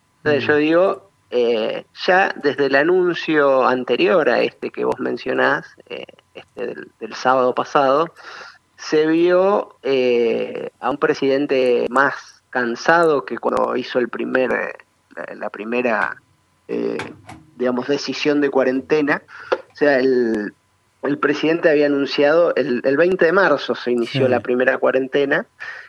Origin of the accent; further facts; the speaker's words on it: Santa Fe, Argentina; soy santafesino, o sea, tengo un problema de identidad